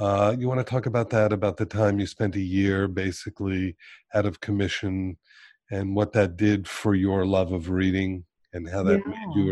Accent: Miami, Florida, United States; I grew up in Miami, and around that time when kids were coming over who couldn't speak English

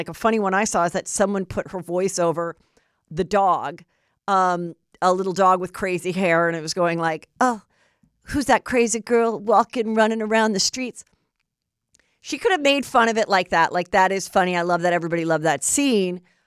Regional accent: Los Angeles, California, United States; I'm not from the Bronx. I'm from the south side of Ventura, okay? Boulevard in the Valley, 818 till I die.

